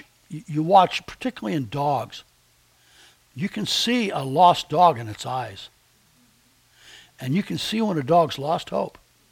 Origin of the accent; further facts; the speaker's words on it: Los Angeles, California, United States; born there; But I'm from the deep Southeast because I was born in Southeast L.A. I was born in East L.A.